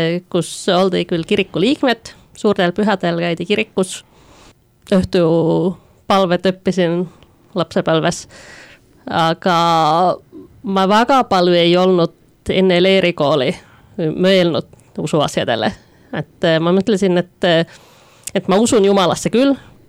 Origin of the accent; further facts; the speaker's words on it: Kouvola, Kymenlaakso, Finland; Estonian is a second language; now in Estonia; olen Soomest. Algselt olen päris Kagu-Soomest Kouvolast ja siis olen tegelikult elanud päris mitmes erinevas Soome linnas. Enne kui ma Eestisse tulin, aga Eestis olen olnud nüüd aastast 2017 ja hetkel elan Tartus